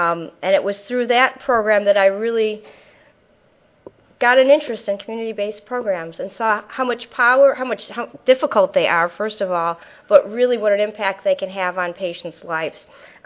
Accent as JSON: {"language": "English", "town": "Chicago", "region": "Illinois", "country": "United States", "said": "And we're both from Chicago."}